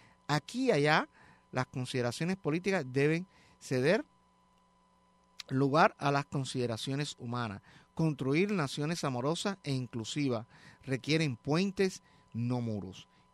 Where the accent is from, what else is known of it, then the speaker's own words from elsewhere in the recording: Cuba; De niño en Cuba aprendí a caminar, burbucear mis primeras palabras y jugué con aquellos amiguitos de la infancia.